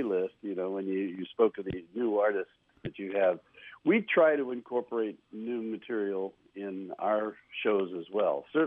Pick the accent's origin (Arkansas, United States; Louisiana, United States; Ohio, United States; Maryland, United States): Maryland, United States; Dorsey; semi-autobiographical story of me growing up in Dorsey, Maryland, and the surprise that came on Christmas Day.